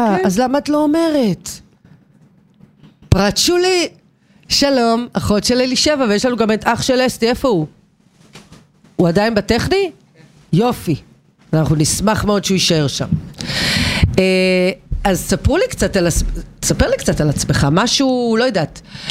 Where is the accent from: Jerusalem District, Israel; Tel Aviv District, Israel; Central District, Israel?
Central District, Israel; Kfar Vitkin; אני מכפר ויטקין, זה ממש מעבר לכביש, איפה שהחנות הסודית של בילבונג.